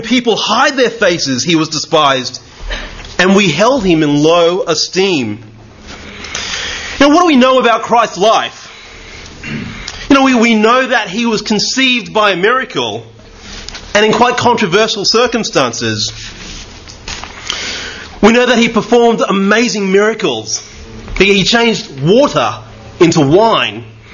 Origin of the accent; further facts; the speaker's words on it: Brisbane, Queensland, Australia; also born or lived in Papua New Guinea; I bring you greetings from Brisbane. I guess just a bit about myself. I was born in Papua New Guinea, and I think I was probably about 15 months old when we first moved down to Brisbane.